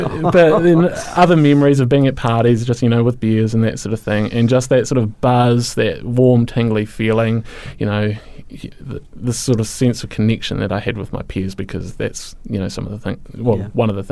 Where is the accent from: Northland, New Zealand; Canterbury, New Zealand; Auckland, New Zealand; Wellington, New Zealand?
Canterbury, New Zealand; Christchurch; I'm born and raised in Christchurch, and as far as my childhood goes, it was fine.